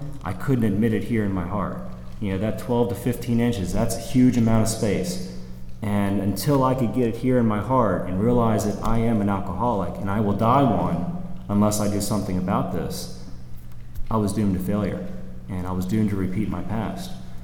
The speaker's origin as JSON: {"language": "English", "town": "Baltimore", "region": "Maryland", "country": "United States", "said": "I'm from Baltimore originally, and I got sober up Baltimore to start with, and then I went to an extended treatment facility in York, Pennsylvania"}